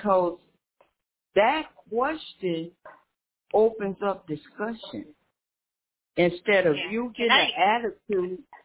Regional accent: East St. Louis, Illinois, United States; because I was raised in East St. Louis, Illinois, and it's like 98% black.

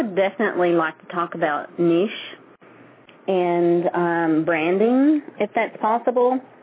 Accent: Kentucky, United States; accent: Southern; I'm originally from Kentucky, but I live in Florida now. I've lived here for 3.5 years.

